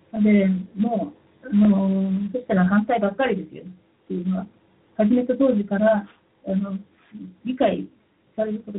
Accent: United States; 私は実際はアメリカ人なんですけれども

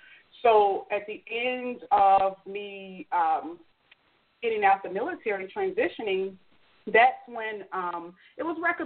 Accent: Chicago, Illinois, United States; because I dealt with this since I was a child growing up in Chicago.

